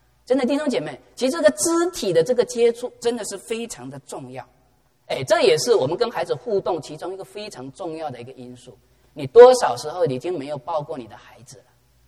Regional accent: China; 我们中国人，我们其实教养孩子的过程当中

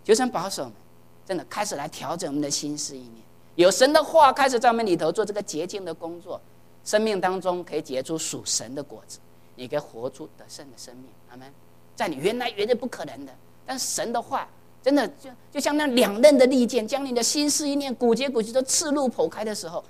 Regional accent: China; 我们中国人热闹惯了，对不对？

